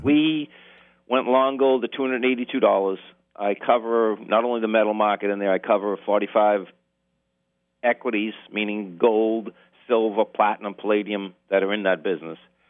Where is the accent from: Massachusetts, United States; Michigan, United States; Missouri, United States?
Massachusetts, United States; Boston; now in Tampa, United States; No, I live in Tampa, and I'm from Boston.